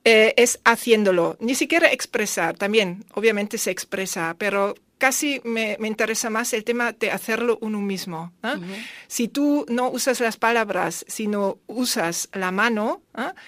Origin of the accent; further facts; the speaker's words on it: Germany; first language German; Spanish is a second language; Yo, como soy alemana, por eso también me podéis perdonar a veces, sí, un poco si busco palabras.